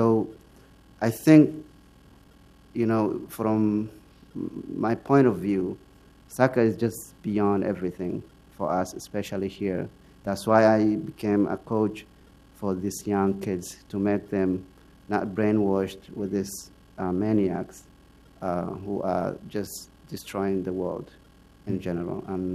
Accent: Brava, Lower Shabelle, Somalia; Well, you know, I'm from Somalia and from a small city called Brava.

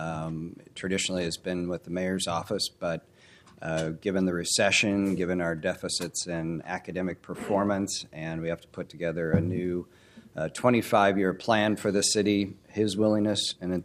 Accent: Newport, Oregon, United States; I grew up in Newport, Oregon, and we had the annual Lincoln County Fair.

